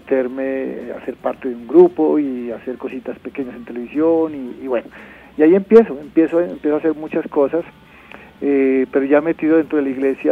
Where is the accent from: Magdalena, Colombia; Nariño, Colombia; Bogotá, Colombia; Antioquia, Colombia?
Nariño, Colombia; Pasto; born there; Yo nací en Pasto y bueno, una vez terminado mi bachillerato, pues bueno, tenía que tomar un rumbo.